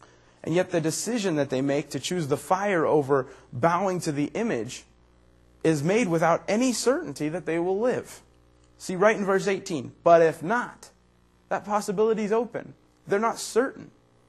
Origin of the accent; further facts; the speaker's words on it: United States; because I'm an American Christian, I'm very safe